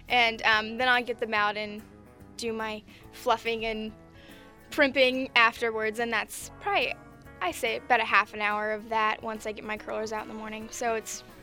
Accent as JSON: {"language": "English", "region": "California", "country": "United States", "tie": "born or raised there", "said": "I was born and raised here in Tuolumne County."}